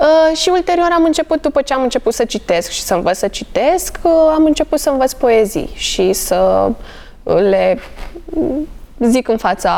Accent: Moldova; Dar când eram mică, eu sunt din Republica Moldova.

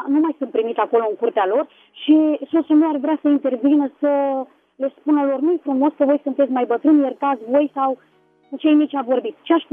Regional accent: Bucharest, Romania; sunt din București. Eu sunt creștină de un an de zile. Încă nu sunt botezată

